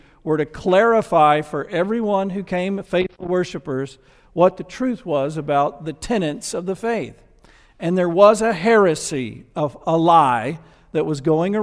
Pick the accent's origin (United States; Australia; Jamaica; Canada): United States; the South; accent: Southern; since I was from the South and had a Southern accent and all that kind of stuff.